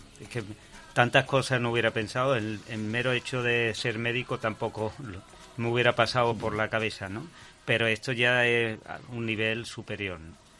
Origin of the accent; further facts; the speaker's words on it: Seville, Andalusia, Spain; yo soy del centro de Sevilla, ya se vivía el espíritu de la cabalgata